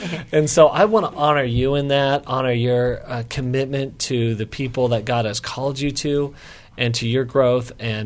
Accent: Denver, Colorado, United States; Yeah, my hometown.

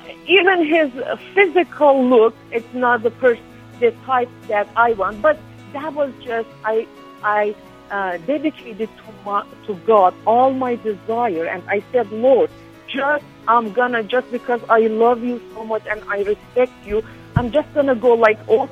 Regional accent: Iran; English is a second language; moved away as an adult; I came married him from Iran, like 1998.

